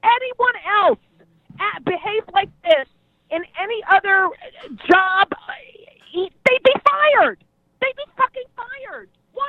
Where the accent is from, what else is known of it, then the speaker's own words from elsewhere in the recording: New Jersey, United States; I'm from New Jersey, and I get very passionate, and I start cursing.